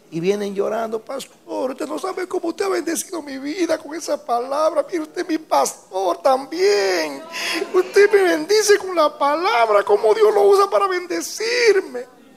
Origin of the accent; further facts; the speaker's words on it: Dominican Republic; moved away; A mí no me importa ser dominicano. Yo cuando salí de República Dominicana pensaba que República Dominicana era el mundo y el resto de las naciones el resto del mundo.